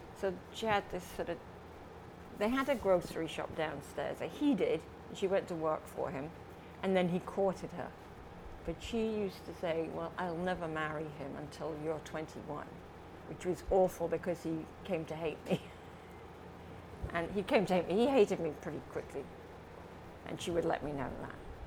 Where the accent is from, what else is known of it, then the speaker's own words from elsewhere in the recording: Portsmouth, South East England, United Kingdom; also born or lived in Isle of Wight; I was born in Portsmouth in England on the south coast, and I grew up there, and I spent some of my life on the Isle of Wight.